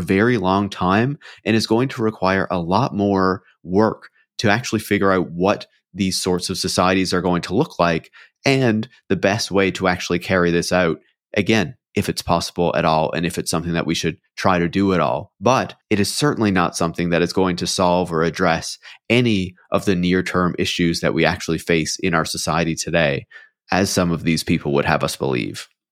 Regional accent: Newfoundland and Labrador, Canada; especially being a Canadian and particularly someone from Newfoundland, reading your book

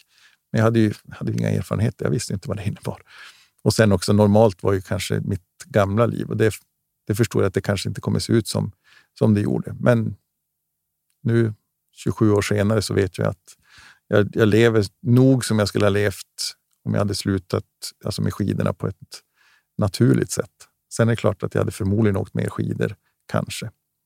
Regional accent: Gällivare, Norrbotten County, Sweden; Livet hemma i Gällivare, ute i skog och mark, rullstol funkar inte.

